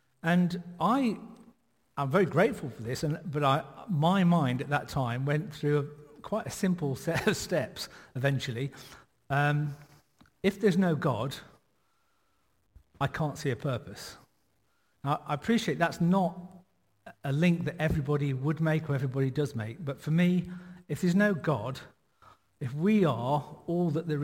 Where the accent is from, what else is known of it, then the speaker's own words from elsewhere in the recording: East Midlands, United Kingdom; Now, I grew up in Nottinghamshire when I was sort of late teens.